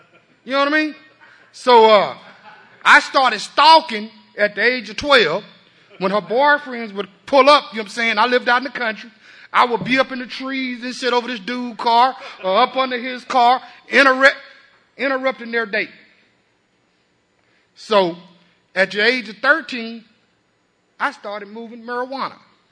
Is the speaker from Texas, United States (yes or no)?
yes; La Grange, Texas, United States; born there; I was born in LaGrange, Texas, which is Fayette County, which is the seat of Fayette County.